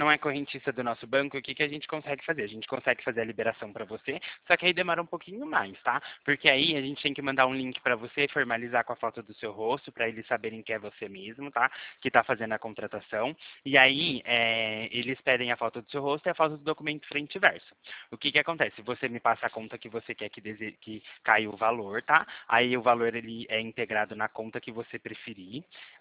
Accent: São Paulo, Brazil; Eu sou daqui do estado de São Paulo mesmo.

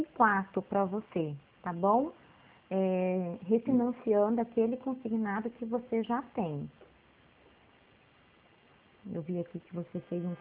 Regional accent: Primavera, São Paulo, Brazil; Ah, eu sou aqui de Primavera, eu trabalho aqui no banco.

